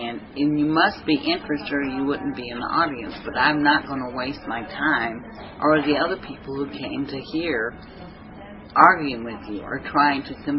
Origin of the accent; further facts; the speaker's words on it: United States; So that's why I grew up where I grew up in America.